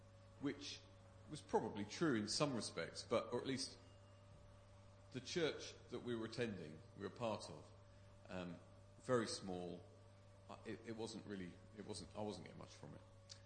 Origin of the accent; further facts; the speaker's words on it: Watford, East of England, United Kingdom; Because I was brought up in Watford.